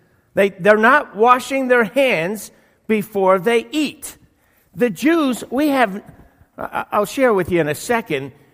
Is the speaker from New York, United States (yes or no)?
yes; New York City, New York, United States; And since I'm from New York City, this is a big tradition.